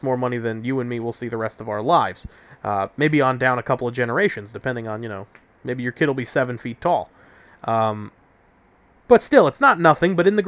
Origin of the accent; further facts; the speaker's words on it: New York City, New York, United States; and growing up in New York City, I could tell you, look, people's expectations are different depending on the history of your franchise.